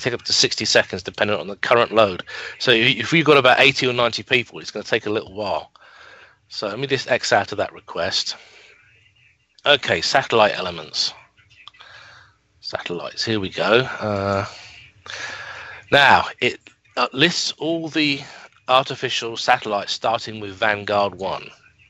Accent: United Kingdom; now in United States; from Keswick in the Lake District to my hometown in the UK to here in the US

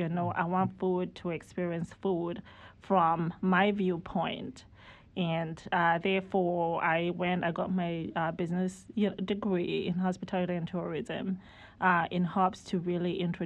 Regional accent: Zimbabwe; moved away as an adult; now in United States; So I grew up in Zimbabwe. Mm-hmm. I went to high school in Zimbabwe, and I came to this country when I went to college at North Carolina Central University.

